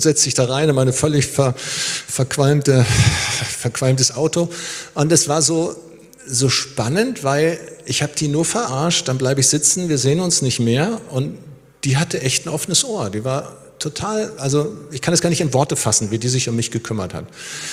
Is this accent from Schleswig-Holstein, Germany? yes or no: yes; Schleswig-Holstein, Germany; ich bin ja in Schleswig-Holstein aufgewachsen